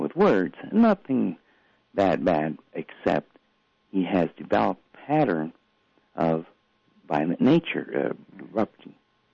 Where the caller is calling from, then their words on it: Phoenix, Arizona, United States; I'm calling from Phoenix, Arizona.